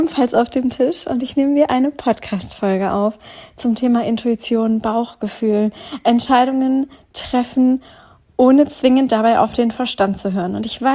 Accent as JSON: {"language": "German", "region": "Northern Germany", "country": "Germany", "tie": "born or raised there", "said": "Einmal in Norddeutschland, in meiner eigentlichen Heimat, wo ich herkomme, wo meine ganze Family lebt. Und ein zweites Zuhause mittlerweile hier in dem Wohnort meines Partners."}